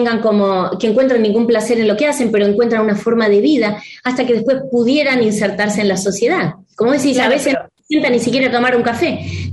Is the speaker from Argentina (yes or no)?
yes; Argentina; hola, soy argentina, hago esto y esto